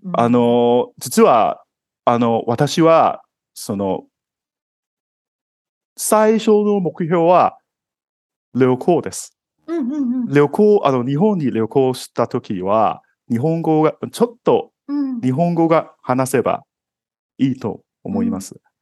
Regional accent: Hong Kong; Japanese is a second language; 私は香港出身で、

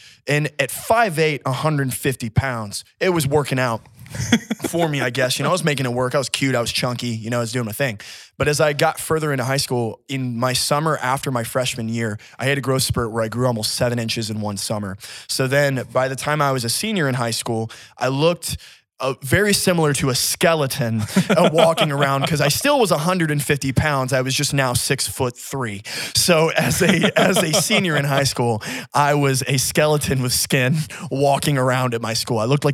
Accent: Nashville, Tennessee, United States; And for some reason, so I grew up in Nashville, Tennessee.

